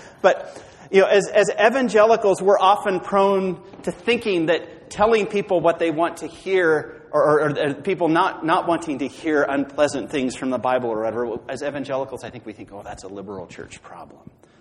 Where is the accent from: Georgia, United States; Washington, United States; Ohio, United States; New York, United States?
Washington, United States; I'm from Western Washington.